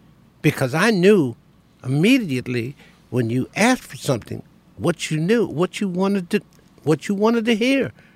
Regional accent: Elkton, Maryland, United States; But I got this in my hometown in Elkton, Maryland.

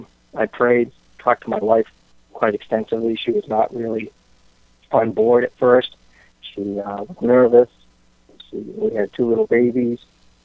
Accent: Massachusetts, United States; Well, I grew up here in Massachusetts, and I was looking for the American dream

